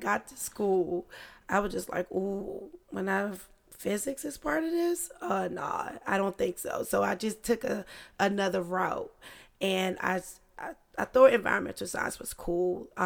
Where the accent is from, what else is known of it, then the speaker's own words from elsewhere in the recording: Washington, District of Columbia, United States; I grew up in DC.